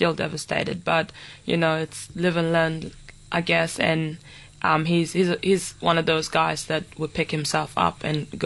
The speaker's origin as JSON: {"language": "English", "country": "South Sudan", "also_born_or_lived": "Kenya", "lives_now": "Perth, Australia", "said": "So we come from South Sudan originally. We spent 12 years in Kenya. So we spent most of our time in a refugee camp called Kakuma."}